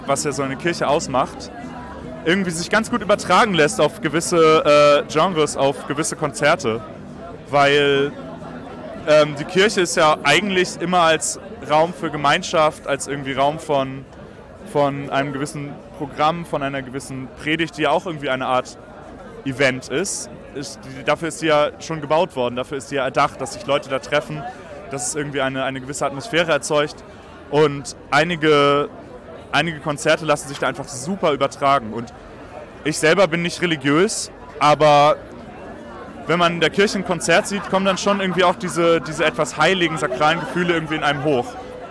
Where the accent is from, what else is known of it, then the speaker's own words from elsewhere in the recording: Hamburg, Germany; in meiner Heimatstadt Hamburg